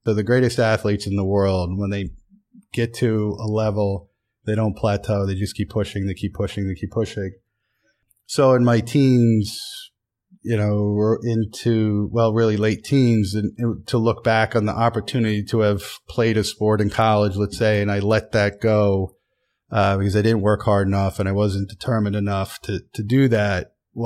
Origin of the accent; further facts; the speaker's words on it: Williamsport, Pennsylvania, United States; Williamsport, Pennsylvania. Town of 35,000 people in the Susquehanna Valley.